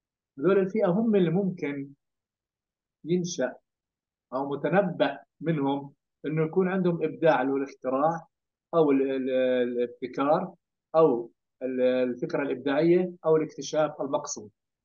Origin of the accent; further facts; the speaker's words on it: Jordan; اذا درجه القطع عندنا بالاردن احنا 2%